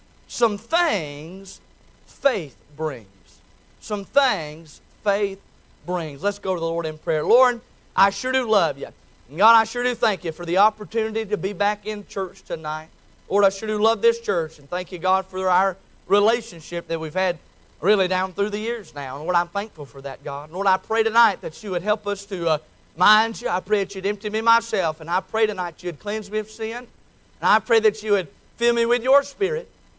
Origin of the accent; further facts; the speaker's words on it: North Carolina, United States; I mean, I'm from Yadkin County. That's still a big word from where I'm from, too.